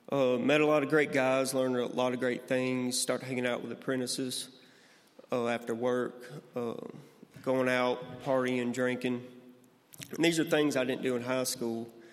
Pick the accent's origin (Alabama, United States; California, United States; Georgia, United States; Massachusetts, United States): Alabama, United States; Irvington; So, I grew up in Irvington, Alabama, just 10 minutes north of Bayou LaBattery.